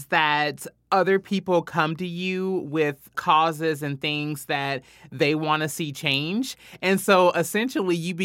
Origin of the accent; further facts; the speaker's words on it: Louisville, Kentucky, United States; Yeah, so I'm from Louisville, Kentucky.